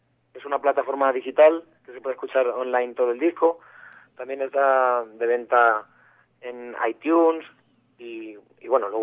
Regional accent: Madrid, Community of Madrid, Spain; Soy de allí de Madrid, ¿no?

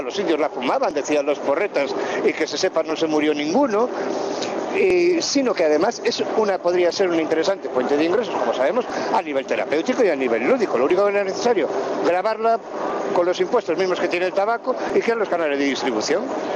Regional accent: Vigo, Galicia, Spain; Bueno, Vigo es en Galicia, de la colonia del noroeste.

